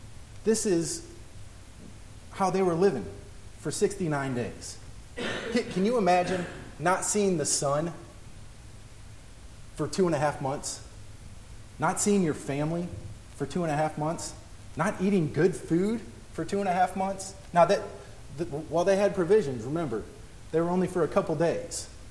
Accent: St. Louis, Missouri, United States; When we were, you know, I grew up in St. Louis.

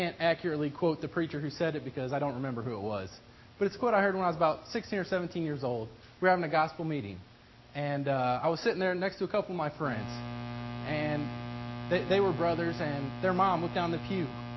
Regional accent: Kentucky, United States; As many of you all know, growing up in Kentucky, I love basketball.

